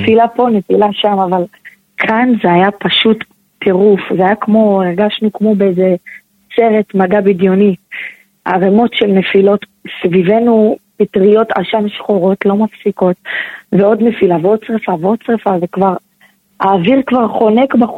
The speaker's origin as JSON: {"language": "Hebrew", "town": "Ashkelon", "region": "Southern District", "country": "Israel", "said": "אנחנו מאשקלון."}